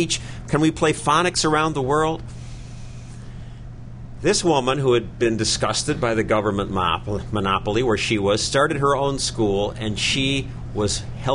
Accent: New York City, New York, United States; And that's what we have in my hometown, New York City.

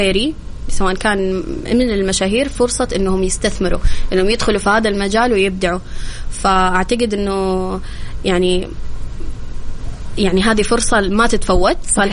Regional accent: Saudi Arabia; أني أشتري بيت هنا في السعودية، لأنه أنا تربيت هنا في السعودية

